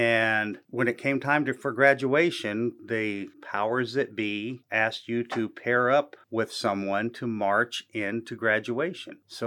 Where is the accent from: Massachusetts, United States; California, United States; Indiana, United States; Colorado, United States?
Colorado, United States; also born or lived in Tennessee; I was born in Tennessee, but I grew up in Colorado, which is a long way from Arkansas in distance, in culture, in climate, in every way. I grew up along the Front Range of Colorado